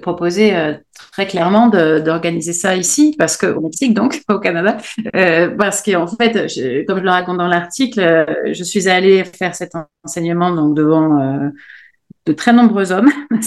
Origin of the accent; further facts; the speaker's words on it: France; Non, je suis française.